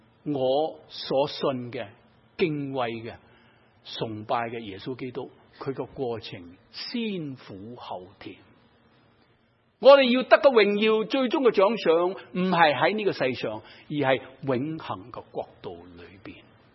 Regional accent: China; 唔系话我哋中国人长衫马褂而可能啊

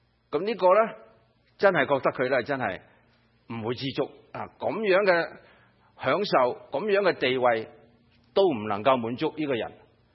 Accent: China; 我係中国人。

